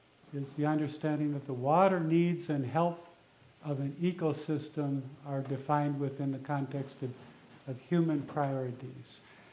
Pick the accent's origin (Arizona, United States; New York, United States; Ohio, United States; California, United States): Arizona, United States; I'm from Arizona, and this is just sort of a recent book on water. Of course, we have water issues in Arizona.